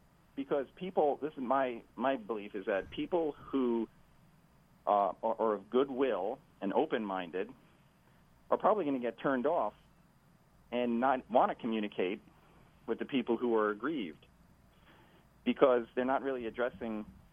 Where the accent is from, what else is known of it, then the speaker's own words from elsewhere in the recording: United States; Well, I think it's just as an American and someone who loves the flag, I fly the flag outside my home every day for 30 years.